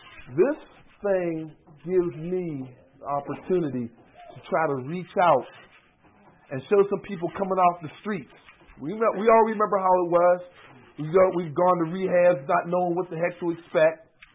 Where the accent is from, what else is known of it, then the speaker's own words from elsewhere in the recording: Homewood, United States; because, like, we come from the same area. We come from Homewood.